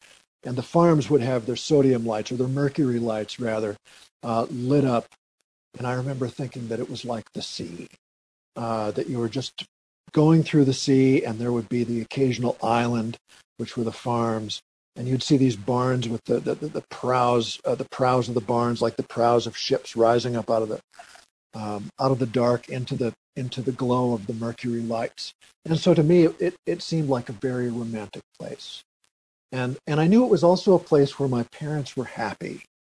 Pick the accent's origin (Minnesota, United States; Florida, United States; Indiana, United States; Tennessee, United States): Minnesota, United States; I was born and raised, as you say, in Minnesota.